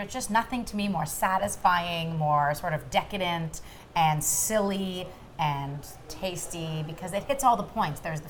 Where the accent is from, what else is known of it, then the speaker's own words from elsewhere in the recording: Toronto, Ontario, Canada; Growing up in Toronto, there was a place from as far back as I can remember, probably middle school